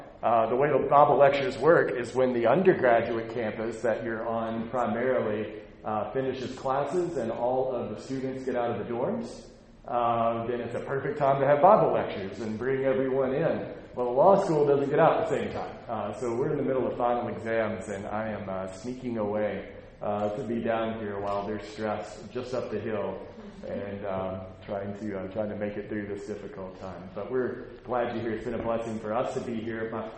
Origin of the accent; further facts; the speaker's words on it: Arkansas, United States; I'm originally from Arkansas, and in a setting like this, I never know.